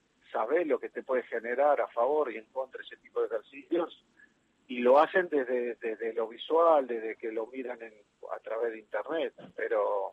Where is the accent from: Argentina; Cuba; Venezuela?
Argentina; como bien argentino y futbolero